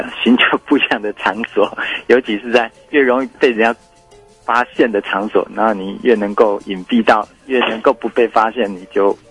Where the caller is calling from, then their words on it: Chiayi, Taiwan; 我是嘉义的